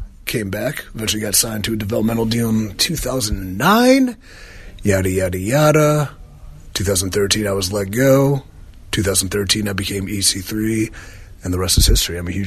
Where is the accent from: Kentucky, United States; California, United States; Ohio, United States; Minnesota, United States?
Ohio, United States; Cleveland; born there; I was born in Cleveland.